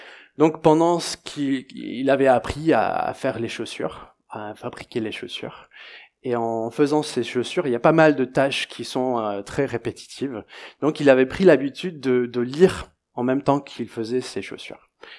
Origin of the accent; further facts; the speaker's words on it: Niger; j'ai grandi au Niger et donc je me considère un peu plus africain qu'européen, mais je suis d'origine britannique, donc … qui veut dire chevalier.